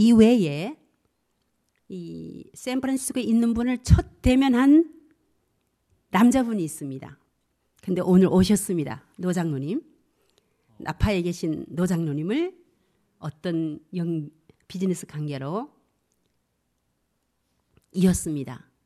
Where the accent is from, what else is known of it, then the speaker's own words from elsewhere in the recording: Jeju, South Korea; born there; 실은 제주도 태생입니다.